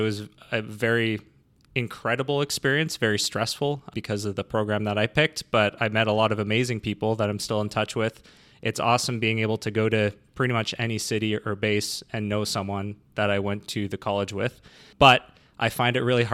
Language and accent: English; Borden, Ontario, Canada; also born or lived in Chicoutimi, Canada / Greenwood, Canada; I was born in Chicoutimi, Quebec, lived there for a couple of years, moved to Greenwood, Nova Scotia, then out to Borden, Ontario, where I kind of finished high school. And so I consider this one of my three main homes, I suppose.